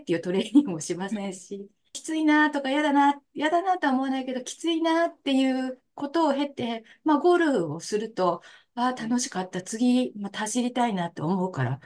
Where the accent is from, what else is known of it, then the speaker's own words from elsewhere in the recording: Tohoku, Japan; 岩手県の盛岡市を拠点に、全国を対象に仕事をしております。出身も東北です。で、一旦大学で東京の大学に進みまして、その後地元に戻ってきまして、